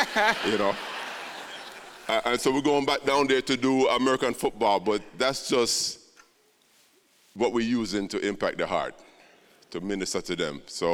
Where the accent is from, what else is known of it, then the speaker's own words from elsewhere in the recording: Jamaica; I'm from Jamaica. I want to go back to Jamaica.